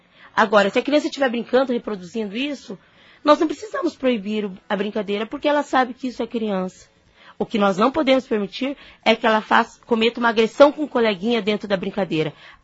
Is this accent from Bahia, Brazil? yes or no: no; Paraná, Brazil; porque eu não sou daqui, eu sou do norte do Paraná